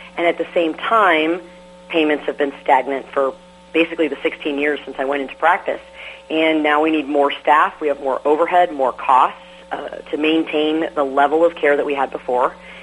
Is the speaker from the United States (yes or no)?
yes; Washington, United States; I am in Washington State, and I'm in a small town, actually my hometown. I was born and raised here, and my father's been practicing as a pediatrician in this same town since 1970.